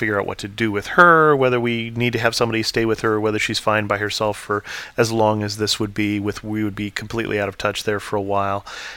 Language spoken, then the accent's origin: English; Salinas, California, United States; Now, my wife and I grew up on different coasts. She grew up on Long Island, and I grew up in Salinas, California.